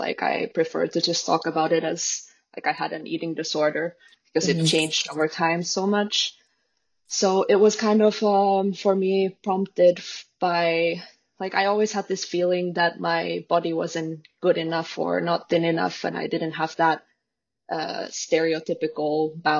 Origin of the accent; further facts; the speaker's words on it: Finland; English is a second language; now in Lithuania; I'm from Finland originally, but I'm a ballet dancer. So right now I've been working in Lithuania in a ballet company for 6 years.